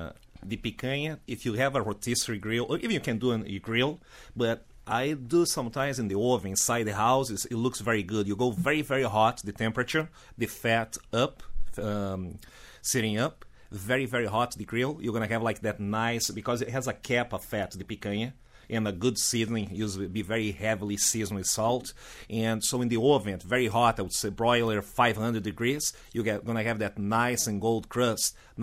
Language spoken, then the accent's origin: English; Rio Grande do Sul, Brazil; And you know, that's my home state, is where I came from.